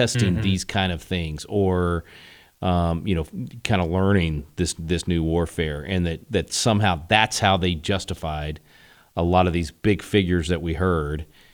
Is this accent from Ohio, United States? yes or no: no; Texas, United States; think of you know, my home state of Texas and the budget that DPS, Department of Public Safety, and the professionals that live here